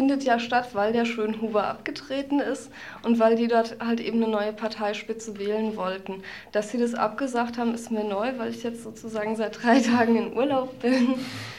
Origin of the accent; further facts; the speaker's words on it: Mainz, Rhineland-Palatinate, Germany; Ja, also ich komme aus Mainz.